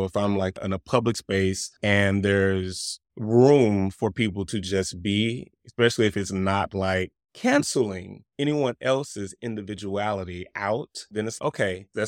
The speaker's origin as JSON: {"language": "English", "town": "East St. Louis", "region": "Illinois", "country": "United States", "tie": "born or raised there", "said": "So yeah, I'm originally from East St. Louis, born and raised."}